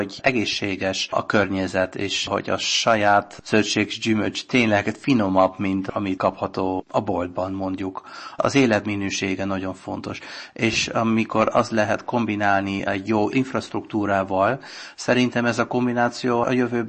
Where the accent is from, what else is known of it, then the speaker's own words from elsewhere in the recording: Netherlands; Hungarian is a second language; Ahonnan mi jöttünk, Hollandiából, ez lassan változott egy város államá, és ez nem jó az élet minőségnek.